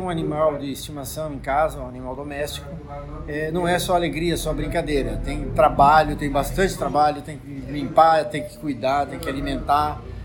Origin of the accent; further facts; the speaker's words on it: Brazil; now in Portugal; eu estou aqui para falar de animais de estimação. Nós viemos do Brasil com um Doberman e uma gata persa. E aqui em Portugal, para nossa graça, surpresa, a gente adotou mais uma Doberman, né?